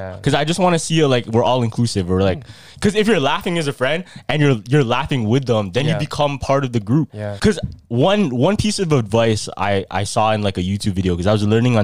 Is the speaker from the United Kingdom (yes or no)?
no; Philippines; this, and we're Filipino.